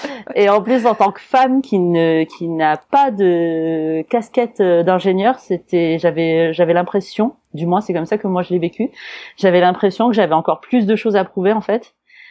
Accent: Marseille, Provence-Alpes-Côte d'Azur, France; Je viens du sud-est de la France. Je suis née à Marseille, même si ça s'entend pas beaucoup.

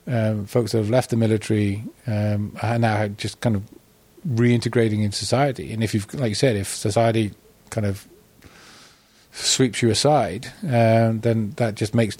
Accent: United Kingdom; now in United States; And obviously, yes, I'm a Brit, but I'm an American citizen now.

